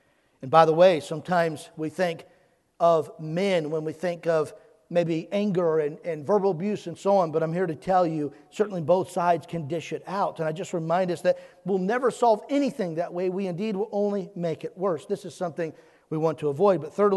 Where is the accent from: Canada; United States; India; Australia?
United States; California; I'm from California. I'm going back there tomorrow.